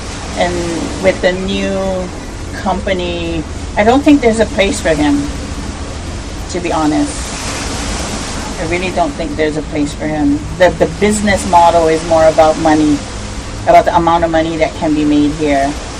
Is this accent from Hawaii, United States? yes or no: yes; Waikiki, Hawaii, United States; We are from Waikiki. This is our home. This is not just where we come to work. This is our home.